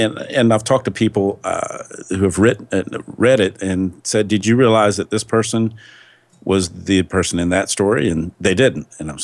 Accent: North Carolina, United States; not necessarily rural North Carolina, but we were 30 minutes from the closest town, so to speak, growing up. And a trip to town was a trip to town, so to speak. Didn't get to town much.

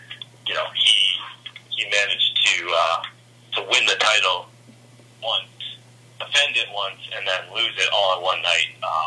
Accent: Boston, Massachusetts, United States; I'm from Boston, I'm a Red Sox fan.

